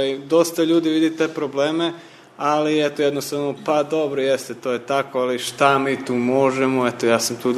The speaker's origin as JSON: {"language": "Serbian", "town": "Vlasotince", "region": "Southern and Eastern Serbia", "country": "Serbia", "said": "ja dolazim iz Vlastinca, studiram u Nišu, trenutno sam absolvent na Pravnom fakultetu."}